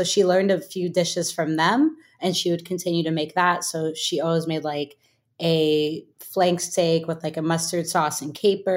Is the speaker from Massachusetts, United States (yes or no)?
no; California, United States; I grew up in the Bay, and there was a cooking camp.